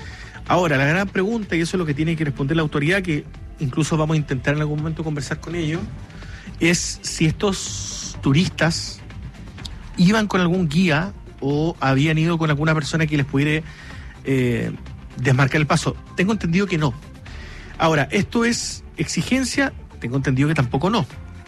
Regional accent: Magallanes, Chile; Yo conozco el parque, he ido muchas veces, soy magallánico

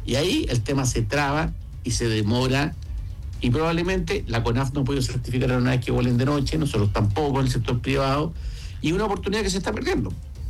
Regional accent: Chile

